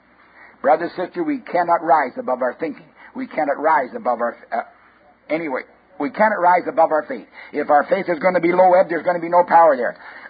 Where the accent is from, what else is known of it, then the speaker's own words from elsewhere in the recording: Canada; born there; I'm a Canadian by birth.